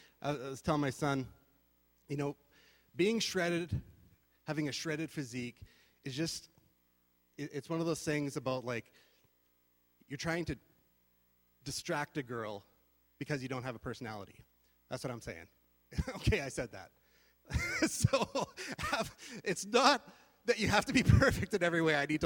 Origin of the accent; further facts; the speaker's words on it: Canada; we're Canadian, all right? We're Canadian.